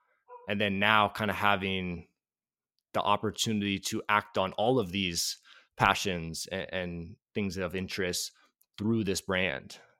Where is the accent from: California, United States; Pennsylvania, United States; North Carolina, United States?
California, United States; Oakland; growing up in Oakland, there was not a professional football team locally.